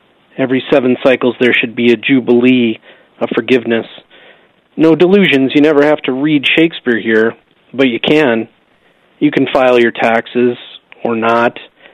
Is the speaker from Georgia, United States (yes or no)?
no; Eau Claire, Wisconsin, United States; when I was a boy growing up in Eau Claire